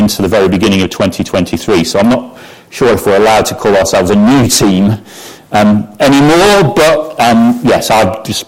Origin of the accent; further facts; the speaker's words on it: Bolton, North West England, United Kingdom; I come originally from Bolton in Lancashire, so if the accent is a little impenetrable, then apologise in advance, but I can't do much about it.